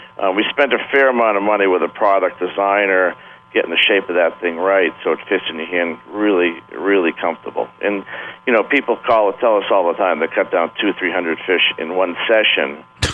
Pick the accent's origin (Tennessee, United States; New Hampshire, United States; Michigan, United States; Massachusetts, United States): Massachusetts, United States; Cape Cod; Sure, yeah. I was brought up in Cape Cod and got a lot of blues down there.